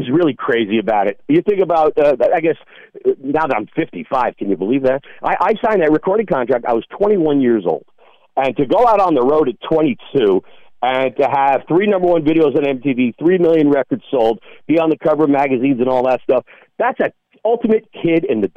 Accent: New Jersey, United States; I grew up in New Jersey, of all places, can you believe that?

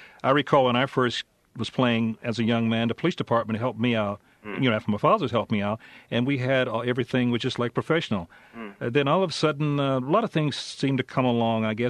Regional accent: Memphis, Tennessee, United States; born there; I was born in Memphis, Tennessee.

